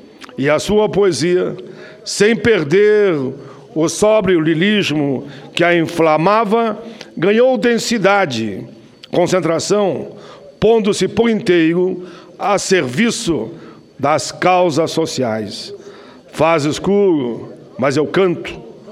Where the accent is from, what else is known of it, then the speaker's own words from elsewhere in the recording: Rio de Janeiro, Brazil; born there; Vivia-se o clamor dos anos 50, ano que também nasci, no Rio de Janeiro, capital do país